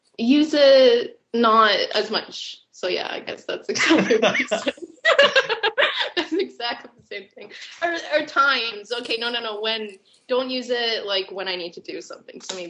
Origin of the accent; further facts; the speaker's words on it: Canada; And I'm like, we're Canadian. Why do you have this accent?